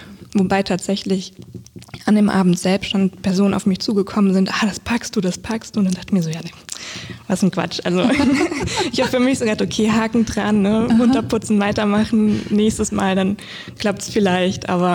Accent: Wiesbaden, Hesse, Germany; war immer so ein Nachhausekommen-Gefühl, wenn ich dann wieder in Wiesbaden angekommen bin, oder wenn man als Kind im Urlaub war und dann sind wir, also wir haben bei Henkel Trockengon gewohnt

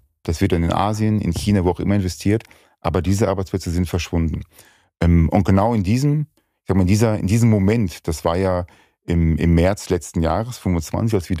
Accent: Dortmund, North Rhine-Westphalia, Germany; ich bin jetzt aus dem Ruhrgebiet, wie du weißt, aus Dortmund

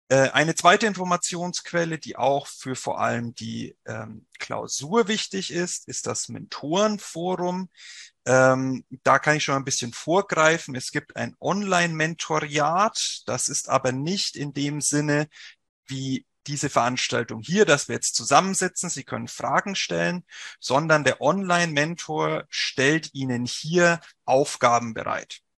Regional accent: Bavaria, Germany; Sie werden es vielleicht hören, ich komme nicht aus Nordrhein-Westfalen, sondern aus dem wunderschönen Frankenland. Deswegen rollt mein R auch ein bisschen.

